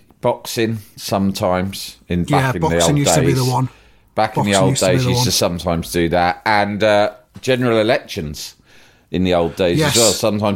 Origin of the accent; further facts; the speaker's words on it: London, United Kingdom; if you come to London, right, as a Londoner, I'm going to tell you how to speak about London.